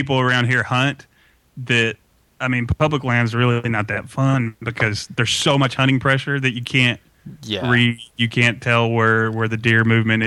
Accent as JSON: {"language": "English", "region": "Texas", "country": "United States", "tie": "born there", "said": "I was born in Texas. He was born in Tennessee."}